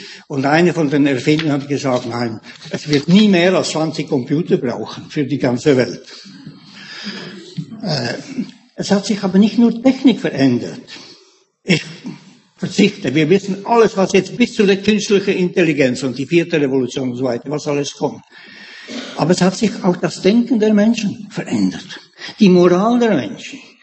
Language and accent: German; Zurich, Switzerland; Oder als jemand eine Wohnung gesucht hatte in meiner Jugend in Zürich